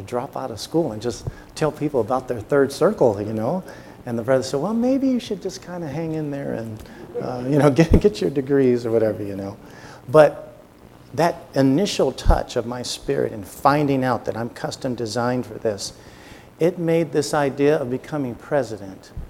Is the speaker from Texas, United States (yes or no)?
no; Oakland, California, United States; But I grew up in Oakland, California during the 60s